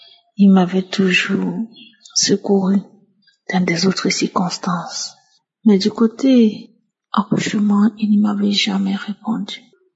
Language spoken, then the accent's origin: French; Cameroon; Je suis camerounaise